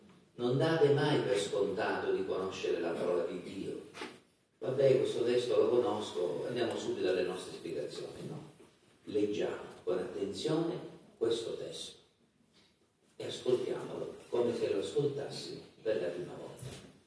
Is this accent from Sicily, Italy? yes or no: yes; Messina, Sicily, Italy; Noi che veniamo da Messina sentiamo molto forte ancora i ricordi del 1908.